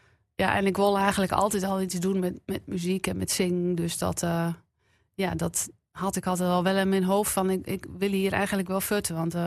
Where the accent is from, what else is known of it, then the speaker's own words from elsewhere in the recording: Pesse, Drenthe, Netherlands; born there; In Pessen.